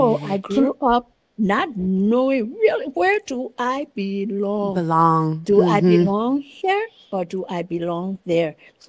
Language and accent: English; Liberia; first language Bassa; English is a second language; We have 16 tribes in Liberia. We are from the Bassa group. And because we didn't know English well, we started school at a small village